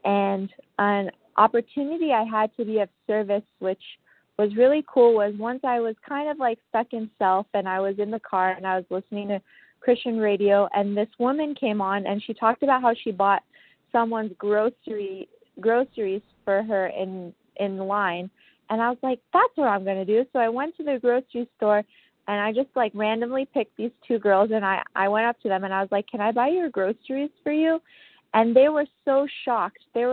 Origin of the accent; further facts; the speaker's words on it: Los Angeles, California, United States; A as in apple, and I'm from Los Angeles.